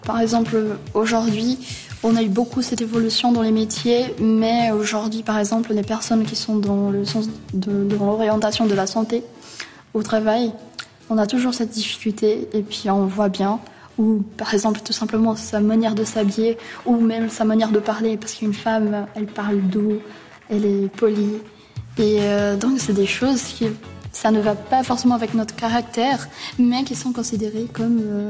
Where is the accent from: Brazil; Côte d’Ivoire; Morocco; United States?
Brazil; j'ai 19 ans, je viens du Brésil et je suis opératrice en informatique en deuxième année